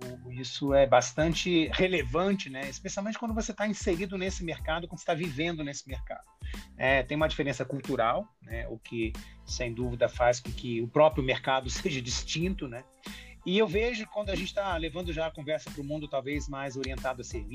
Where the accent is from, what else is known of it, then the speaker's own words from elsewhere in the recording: Brazil; nós, como brasileiros, somos mais, talvez, ousados, né, no processo de mudança.